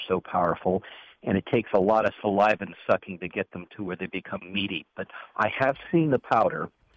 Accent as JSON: {"language": "English", "region": "Hawaii", "country": "United States", "tie": "born or raised there", "lives_now": "Dallas, United States", "said": "I'm from Hawaii and mm-hmm. grew up eating the candies, lihimui."}